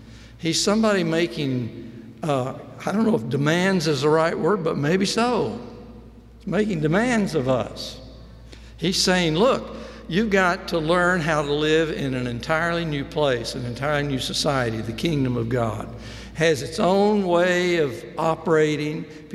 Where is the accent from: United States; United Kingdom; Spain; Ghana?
United States; Springfield, Missouri; I grew up in Springfield, Missouri. I used to drive in from Stratford, a little town outside.